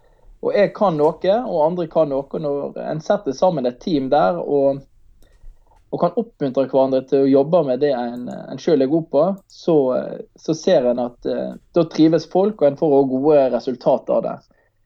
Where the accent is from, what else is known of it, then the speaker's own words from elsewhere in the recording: Manger, Vestland, Norway; det var møteveka hjemme på Manger, der jeg er fra.